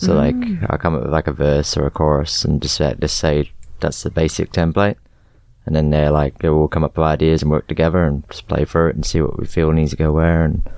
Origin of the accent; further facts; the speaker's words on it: England, United Kingdom; because I'm from England and I was a bit of an indie kid.